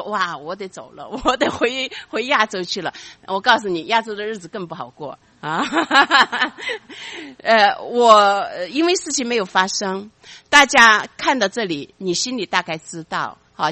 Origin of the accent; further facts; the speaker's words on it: China; 我们中国人也用阴历哈